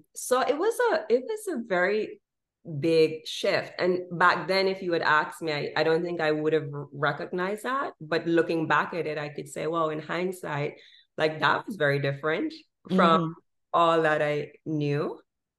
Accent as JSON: {"language": "English", "region": "Westmoreland", "country": "Jamaica", "said": "a beautiful place. I'm from Westmoreland."}